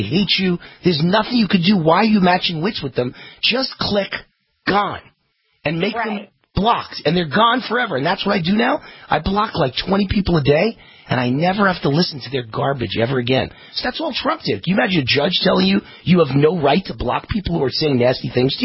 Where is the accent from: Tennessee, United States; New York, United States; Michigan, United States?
New York, United States; I'm from New York, and I love the Big Apple, and you know, I couldn't live there.